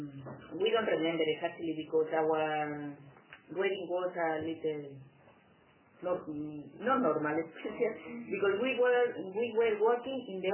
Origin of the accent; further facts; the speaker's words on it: Badajoz, Extremadura, Spain; born there; English is a second language; I was born in Badajoz, in Extremadura, in the south of Spain.